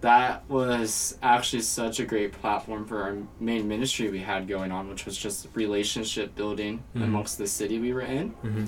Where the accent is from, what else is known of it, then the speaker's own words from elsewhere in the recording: United States; I'm from America originally.